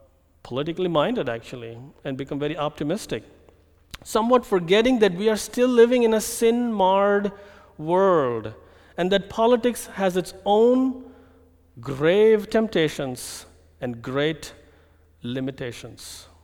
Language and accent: English; India; I'm coming from India. It is the largest democracy in the world.